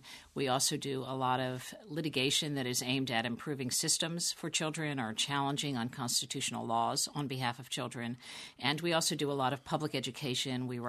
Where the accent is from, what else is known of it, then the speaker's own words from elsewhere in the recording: Pennsylvania, United States; So let me talk about my home state of Pennsylvania.